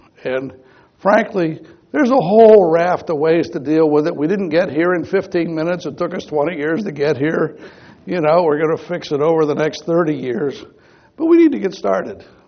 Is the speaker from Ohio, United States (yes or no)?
yes; Cleveland, Ohio, United States; I grew up in Cleveland. There's some Clevelanders here.